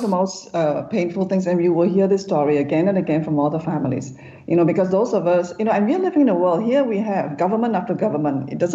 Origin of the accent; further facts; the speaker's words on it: Malaysia; Am I a foreigner? But I'm not. I'm Malaysian, you know?